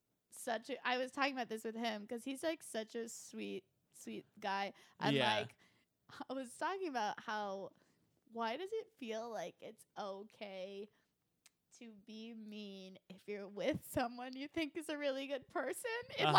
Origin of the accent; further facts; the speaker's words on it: California, United States; I wasn't even, like, fat as a kid, but I grew up in Orange County where, like, I was, like, told